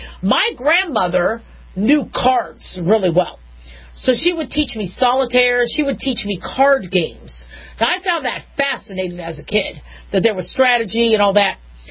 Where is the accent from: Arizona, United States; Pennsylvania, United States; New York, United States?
Arizona, United States; Phoenix; I mean, I grew up in Phoenix, Arizona. We had Wallace and Ladmo.